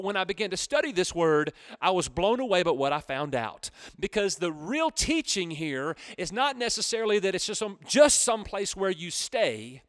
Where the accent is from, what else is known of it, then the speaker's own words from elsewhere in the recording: Texas, United States; Okay, so I'm from East Texas, and we talk a little different down here, y'all.